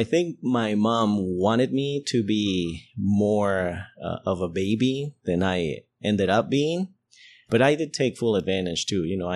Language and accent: English; Costa Rica; I am from Costa Rica, so this is in Costa Rica. And my town is a town in the mountains.